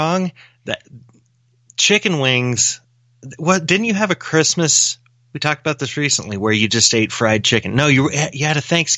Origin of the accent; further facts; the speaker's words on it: Sevierville, Tennessee, United States; I grew up in Sevierville, as everyone knows, and down on Payne Street. And that was mostly a bunch of either white Christian people or white pagans, I guess. Heathens.